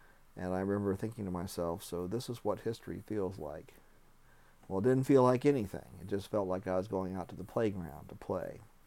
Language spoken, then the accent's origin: English; Cocoa, Florida, United States; now in Cary, United States; I'm from Cocoa, Florida, and I work as a project manager. Today I'm recording this interview from Cary, North Carolina.